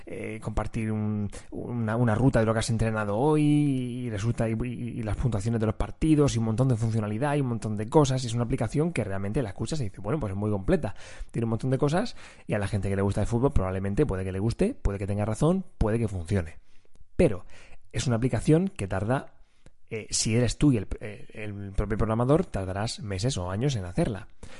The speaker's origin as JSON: {"language": "Spanish", "region": "Region of Murcia", "country": "Spain", "accent": "Murcian", "said": "tengo que luchar contra mi acento murciano"}